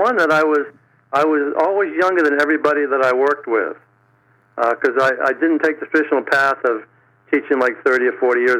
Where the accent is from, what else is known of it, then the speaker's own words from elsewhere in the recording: Maine, United States; I'm from Maine.